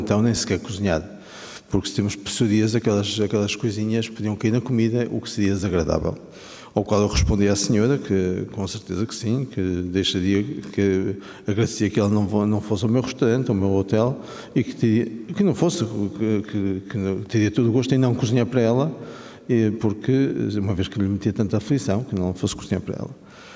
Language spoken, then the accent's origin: Portuguese; Porto, Portugal; como somos urbanos, eu sou do Porto